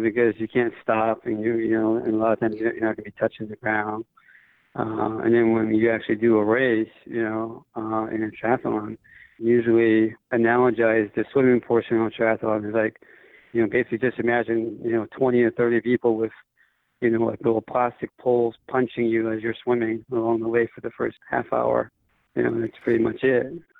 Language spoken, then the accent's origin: English; Honolulu, Hawaii, United States; my hometown is Honolulu, Hawaii.